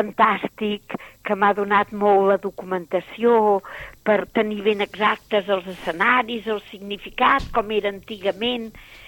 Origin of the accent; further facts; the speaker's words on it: Vic, Catalonia, Spain; Sóc de Vic.